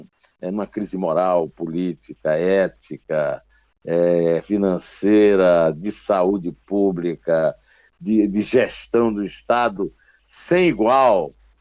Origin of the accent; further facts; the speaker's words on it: Uiraúna, Paraíba, Brazil; eu sou de Uiraúna, no sertão da Paraíba, quase Ceará